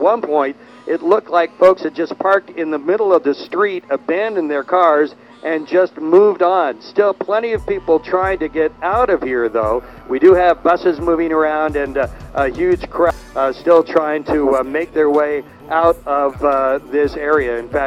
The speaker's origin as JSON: {"language": "English", "town": "Kansas City", "region": "Missouri", "country": "United States", "tie": "born or raised there", "said": "I have never, in growing up in Kansas City, ever seen a crowd like"}